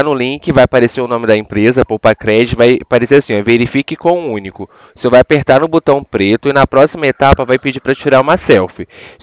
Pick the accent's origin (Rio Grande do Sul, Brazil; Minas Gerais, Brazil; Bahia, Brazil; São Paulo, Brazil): Minas Gerais, Brazil; born there; Eu nasci aí em Minas também.